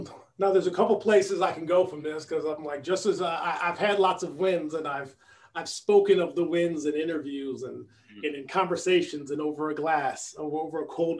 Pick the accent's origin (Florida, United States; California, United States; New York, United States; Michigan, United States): New York, United States; Rochester; When I head back, growing up in Rochester, New York, there was three companies. They were huge.